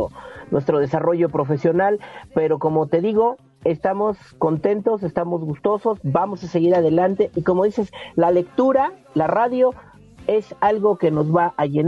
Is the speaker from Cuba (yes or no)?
no; Mexico; nosotros como mexicanos el cambio es lo que nos detiene mucho para hacer muchas cosas, o nos da miedo o no nos gusta.